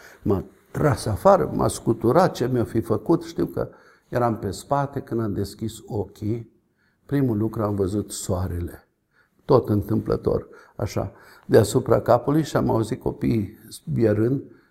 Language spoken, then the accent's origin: Romanian; Romania; born or raised there